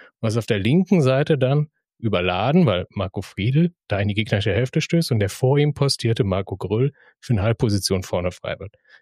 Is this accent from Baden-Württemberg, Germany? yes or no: no; Rhineland-Palatinate, Germany; Nein, ich bin Rheinland-Pfälzer.